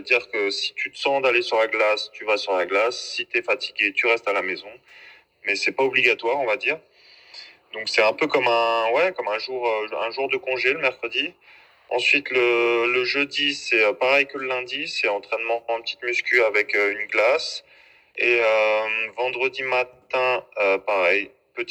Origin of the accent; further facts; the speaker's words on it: Megève, Auvergne-Rhône-Alpes, France; also born or lived in Sallanches / Annecy; je suis né à Sallanches, j'ai grandi, j'ai fait toute mon enfance à Megève, je suis allé à l'école à Megève jusqu'à mes 16 ans. Ensuite, à 16 ans, je suis parti à Annecy une année faire ma seconde dans un collège à Annecy.